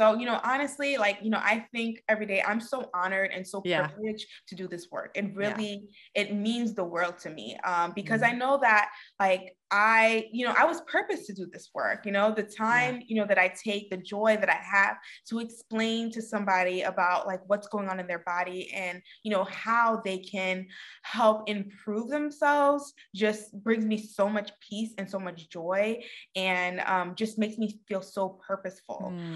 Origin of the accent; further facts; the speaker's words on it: Brooklyn, New York, United States; Because what I saw from my experience growing up in Brooklyn, New York, and living in that community, I did not think that Black people ran.